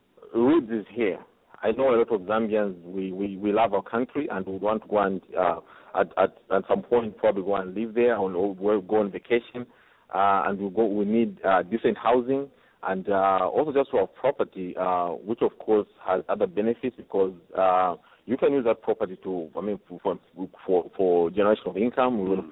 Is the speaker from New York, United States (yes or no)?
no; Kansas City, Missouri, United States; I'm from Kansas, on the Missouri side.